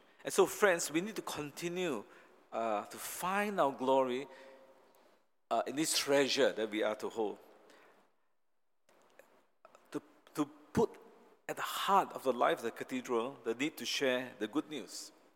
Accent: Malaysia; now in Singapore; And being a Malaysian, actually, I was very lost. This country of Singapore induced these feelings as well.

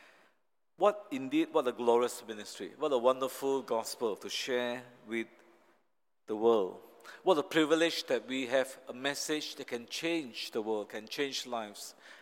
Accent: Malaysia; now in Singapore; And being a Malaysian, actually, I was very lost. This country of Singapore induced these feelings as well.

